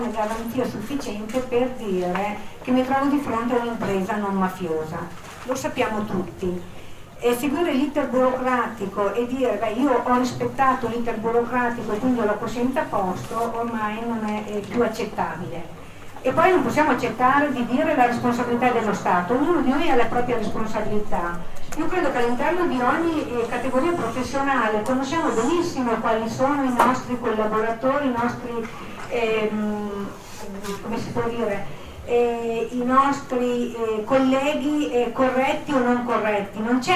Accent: Mantua, Lombardy, Italy; provengo da Mantova

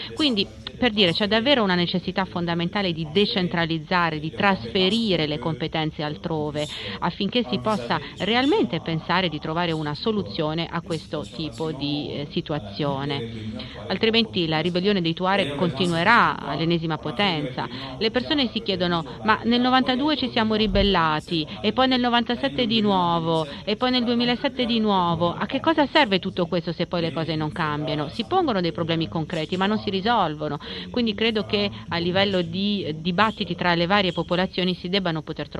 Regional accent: Niger; Italian is a second language; Io vengo dal Niger, una vecchia colonia francese

